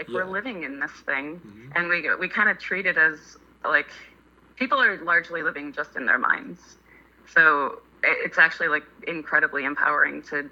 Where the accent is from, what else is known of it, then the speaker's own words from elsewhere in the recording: Michigan, United States; moved away as an adult; also born or lived in Chicago / Australia / New York City; now in San Francisco, United States; I grew up in Michigan, but my pathway, I went to college in Chicago, and then lived in Australia for 2 years.